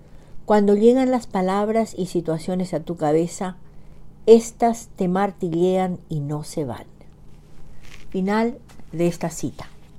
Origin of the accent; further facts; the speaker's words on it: Paraguay; now in Bedford, United States; llego hasta ustedes desde Bedford, Massachusetts, con un nuevo relato de la producción narrativa de mi tierra colorada, Yeretamí, Paraguay, corazón de América del Sur.